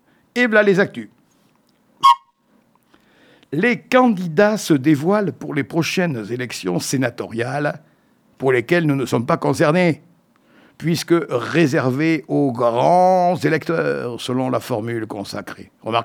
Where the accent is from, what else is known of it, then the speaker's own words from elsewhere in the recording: Nouvelle-Aquitaine, France; Alors, chez nous, en Dordogne, les titulaires se représentent